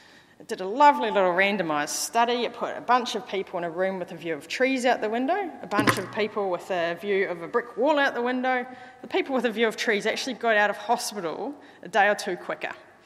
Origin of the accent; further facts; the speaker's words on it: Wainuiomata, Wellington, New Zealand; I'm from Wainuiomata originally, but as Jan mentioned, I've been away for roughly 20 years or so.